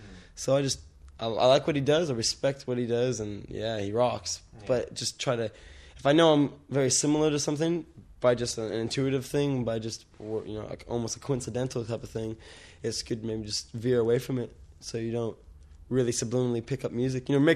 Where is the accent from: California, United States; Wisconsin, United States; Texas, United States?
California, United States; born there; moved away; I was born in California, and I came here in 86. I'm half Australian, half American, and my dad's Australian